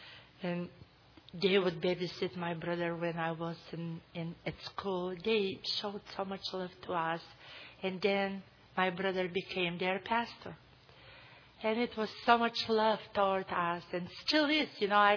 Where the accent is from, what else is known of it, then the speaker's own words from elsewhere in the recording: Bulgaria; I grew up in Bulgaria. I grew up persecuted.